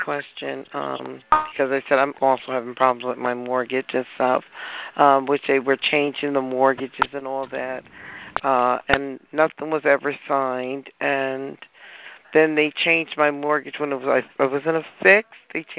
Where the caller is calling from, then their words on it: Connecticut, United States; I'm calling from Connecticut.